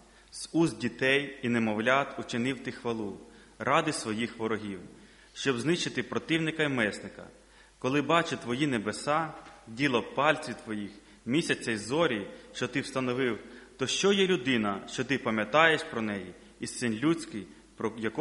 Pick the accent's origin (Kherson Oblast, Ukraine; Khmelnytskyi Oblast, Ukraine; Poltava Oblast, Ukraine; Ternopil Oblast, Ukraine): Kherson Oblast, Ukraine; Nova Kakhovka; now in Kyiv, Ukraine; Сам я із Новокаховка, Херсонський регіон. Це, ну, Україна. Зараз проживаю в місті Київ.